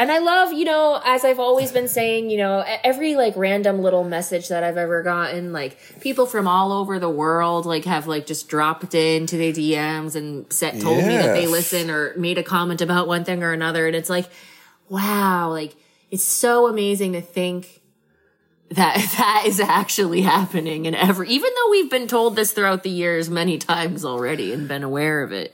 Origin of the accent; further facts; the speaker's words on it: New England, United States; we are based in New England, of course, and I am from New England, of course.